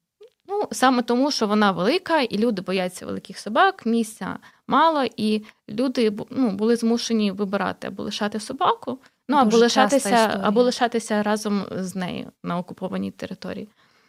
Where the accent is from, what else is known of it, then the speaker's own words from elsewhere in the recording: Bucha, Kyiv Oblast, Ukraine; Я сама родом з Бучі, і в мене там батьки були під час окупації, мої однокласники.